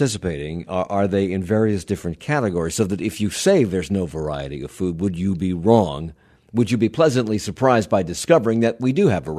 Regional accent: Savannah, Georgia, United States; I'm from Savannah, where food is an art.

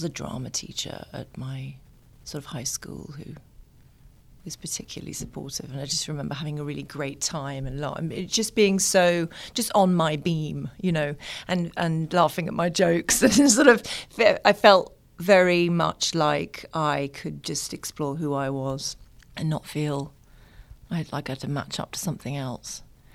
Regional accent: United Kingdom; moved away as an adult; And I am British myself, but I've lived here for 20 years.

